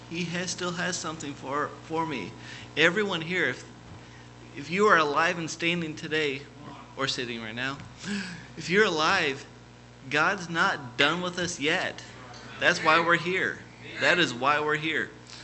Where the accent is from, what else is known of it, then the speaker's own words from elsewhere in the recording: Indiana, United States; Growing up in Indiana, I didn't even think that there's a church 30 minutes down the road.